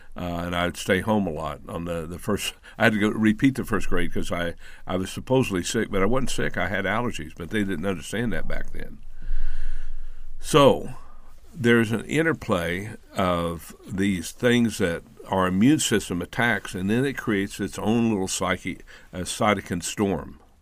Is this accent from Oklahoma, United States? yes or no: yes; Woodward, Oklahoma, United States; I grew up in Woodward, Oklahoma, and there was a lot of wheat farms around there.